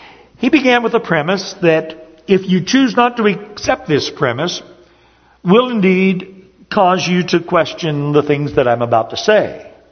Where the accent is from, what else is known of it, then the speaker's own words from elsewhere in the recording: Upper Ohio Valley, United States; I've told you a number of times that I grew up in the Upper Ohio Valley